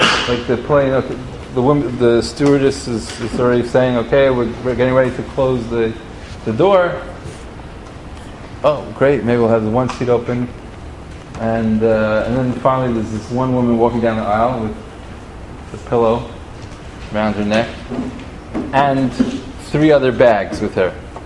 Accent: New York, United States; I'm a New Yorker. Just move on, right?

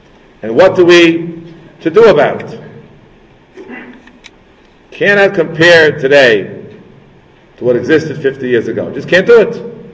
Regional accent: Kew Gardens Hills, New York, United States; I saw it myself growing up in Kew Garden Hills. Moved there almost 55 years ago.

